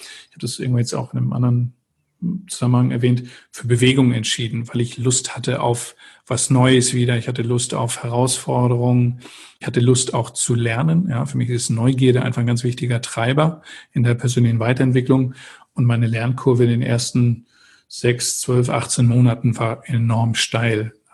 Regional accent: Eckernförde, Schleswig-Holstein, Germany; also born or lived in Stade; now in Hamburg, Germany; Ja, also Sie haben es gesagt, Stade geboren und dann bin ich in Eckernförde groß geworden. So, und das Nordische hat mir total geholfen, um hier anzukommen.

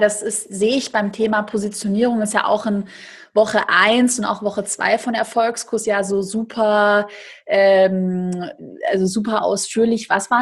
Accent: Baden-Württemberg, Germany; Schwabe, ich bin auch Schwabe.

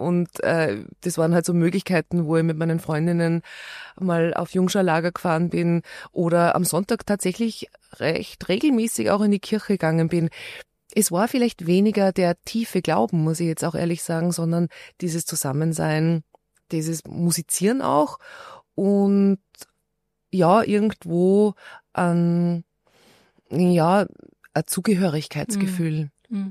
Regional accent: Steyr, Upper Austria, Austria; Aber immerhin meine zwei älteren Schwestern sind noch im Mühlviertel geboren. Aber ich muss ganz ehrlich sagen, ich bin auch ganz gern in Steyr geboren und aufgewachsen, weil aus Christkindl zu kommen, das ist halt schon immer recht lustig.

